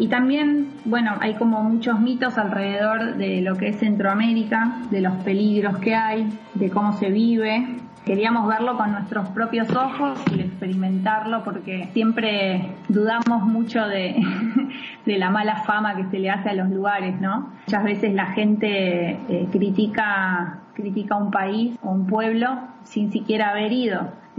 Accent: Buenos Aires, Argentina; Arrancamos en el 2012 y regresamos hace un par de meses a Argentina, somos de Buenos Aires

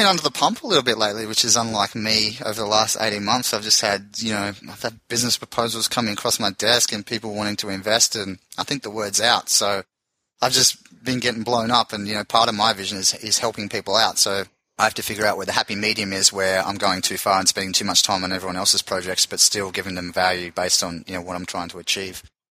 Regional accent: Tasmania, Australia; born there; also born or lived in Queensland; I was born in Tasmania. I'd go home to visit the family and I lived in Queensland, which is the equivalent of California or Florida in the US.

